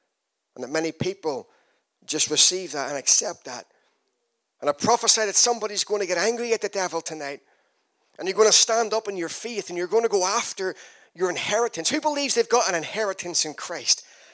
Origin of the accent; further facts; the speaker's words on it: Ireland; now in England; I don't come from Calderdale. I come from Ireland. So if you can't understand my accent, just listen harder.